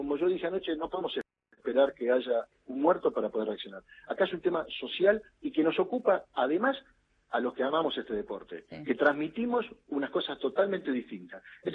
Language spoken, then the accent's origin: Spanish; San Fernando, Buenos Aires Province, Argentina; nosotros somos una decisión de San Fernando, nos hemos criado todos